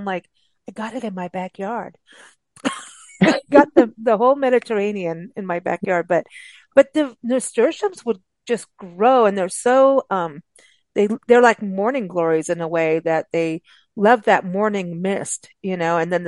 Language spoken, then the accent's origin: English; South Africa; also born or lived in Kenya; growing up in South Africa and Kenya